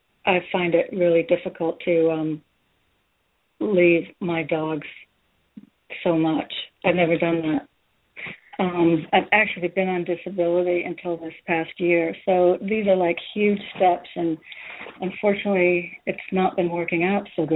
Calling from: Connecticut, United States; Hi, this is … I'm calling from Connecticut.

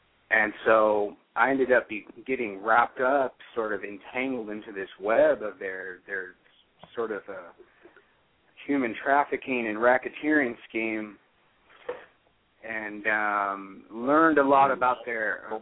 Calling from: Fort Worth, Texas, United States; Near Fort Worth, Texas.

